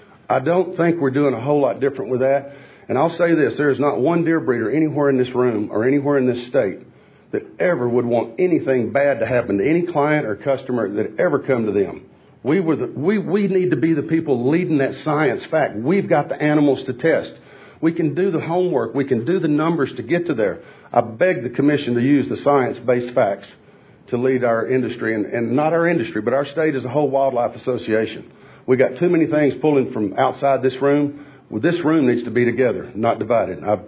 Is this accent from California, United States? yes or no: no; Texas, United States; I'm from Red River County.